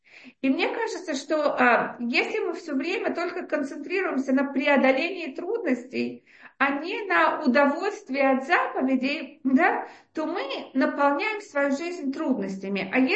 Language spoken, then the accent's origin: Russian; Russia; мой муж из Америки, а я из России